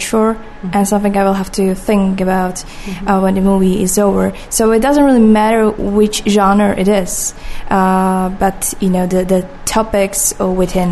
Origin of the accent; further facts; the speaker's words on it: Slovakia; I'm from Slovakia. I'm a filmmaker.